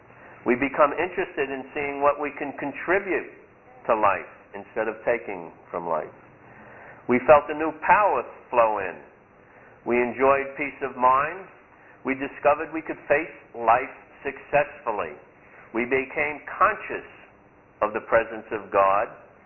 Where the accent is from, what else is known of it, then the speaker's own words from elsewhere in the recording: Brooklyn, New York, United States; accent: neutral; I'm from Brooklyn. Oh, we're on page 62. I know you don't think so because I have a neutral accent.